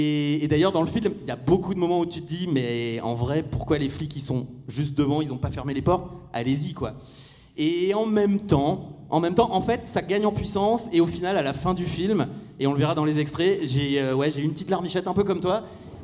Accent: Brittany, France; En tant que breton, voilà, c'est la révérence.

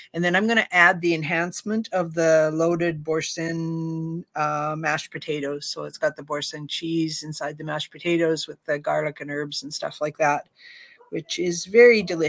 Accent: Canada; As a Canadian, I have to go for steak

